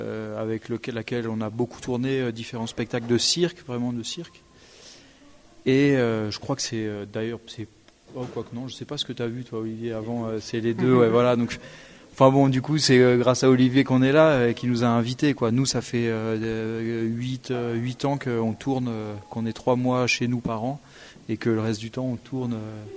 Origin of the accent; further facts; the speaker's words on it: Vaour, Occitanie, France; On vient du Tarn, on vient de Vaourde, un petit village dans le Tarn.